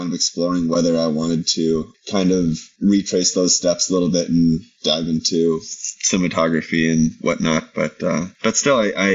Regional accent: Minnesota, United States; I grew up in Minnesota, where we have no mountains.

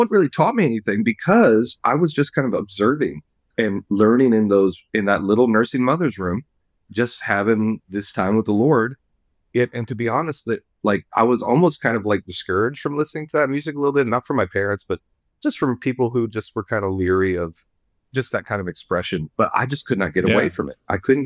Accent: Lafayette, Louisiana, United States; born and raised in Lafayette, Louisiana.

